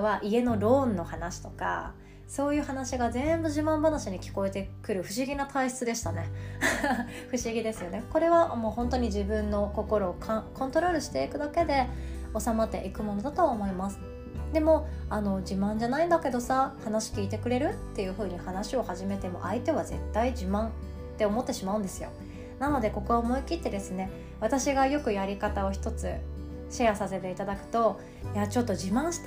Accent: Shikoku, Japan; いやいや私は余裕で四国出身の普通の面白くない人間です。

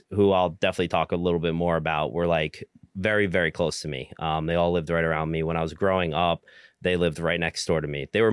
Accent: Hawthorne, New York, United States; So I grew up in Hawthorne, New York, which is like the Mount Pleasant area, near Valhalla, like that. Yeah, Westchester County.

